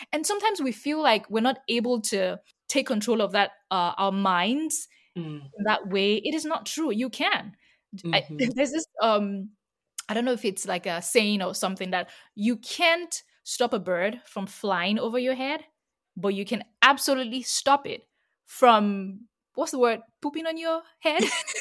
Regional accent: Nigeria; I grew up in Nigeria, by the way, and I studied in Nigeria

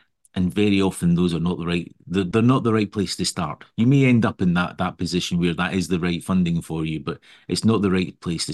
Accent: Scotland, United Kingdom; accent: Scottish; But I started out life in Scotland, you can tell with my accent, in construction, of all things.

